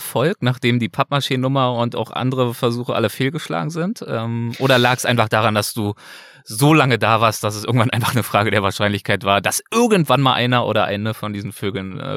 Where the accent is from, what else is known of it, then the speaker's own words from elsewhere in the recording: Berlin, Germany; also born or lived in Mönchengladbach; now in United States; Ich komme nicht aus Mönchengladbach, sondern aus Berlin, aber ich habe tatsächlich, bevor ich nach Amerika gegangen bin, einige Jahre in Mönchengladbach gelebt.